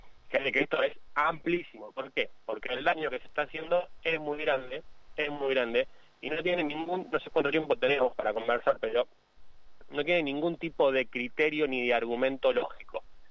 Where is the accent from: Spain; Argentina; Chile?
Argentina; Nosotros tenemos muchas cosas buenas e históricas de las cuales enorgullecernos como argentinos